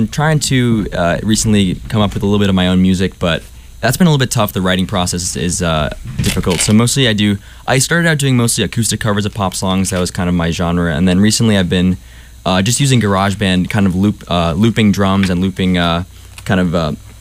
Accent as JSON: {"language": "English", "town": "New York City", "region": "New York", "country": "United States", "said": "so I'm from New York City, and I've done a little bit of busking in the subway in New York."}